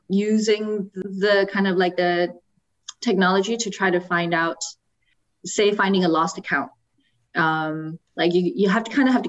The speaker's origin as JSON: {"language": "English", "country": "Canada", "tie": "born or raised there", "also_born_or_lived": "Taiwan / South Africa", "said": "Before that, I was in Canada. So I grew up in Canada, but I was born in Taiwan."}